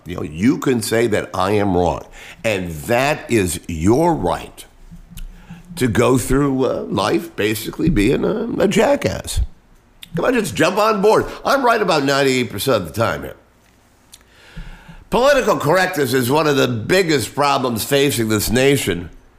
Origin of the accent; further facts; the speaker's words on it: Cleveland, Ohio, United States; also born or lived in Wichita / Grand Rapids / Oklahoma City / Kansas City; I have lived in Wichita, Kansas, Grand Rapids, Michigan, Oklahoma City, Kansas City, back to my hometown of Cleveland, and now down here.